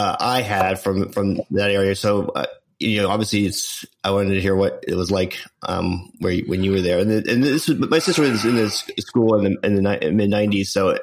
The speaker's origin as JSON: {"language": "English", "town": "Pittsburgh", "region": "Pennsylvania", "country": "United States", "said": "And I'm from Pittsburgh area."}